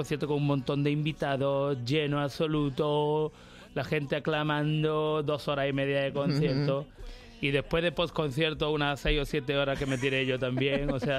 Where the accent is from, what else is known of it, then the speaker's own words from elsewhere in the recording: Andalusia, Spain; Y que soy además andaluz por los cuatro costados